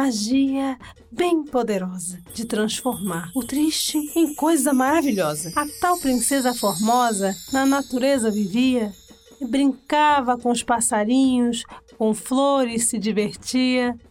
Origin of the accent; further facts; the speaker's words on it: Pernambuco, Brazil; born there; ele surgiu no estado em que eu nasci, em Pernambuco.